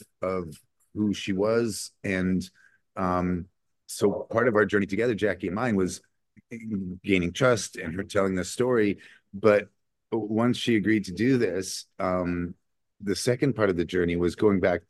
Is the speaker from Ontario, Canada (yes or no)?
yes; Toronto, Ontario, Canada; that was recorded in Toronto, in my hometown